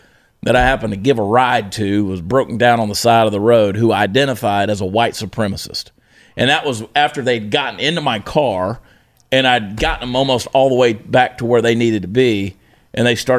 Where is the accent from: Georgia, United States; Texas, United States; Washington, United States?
Georgia, United States; I grew up in Georgia, and I've never known a Klan member.